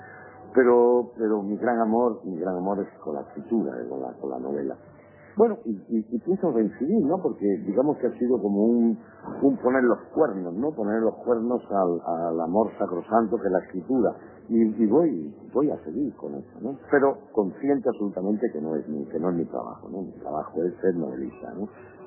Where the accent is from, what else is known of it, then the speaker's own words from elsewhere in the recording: Andalusia, Spain; Cuando digo mi generación, tengo 58 años, ¿no? Y soy andaluz.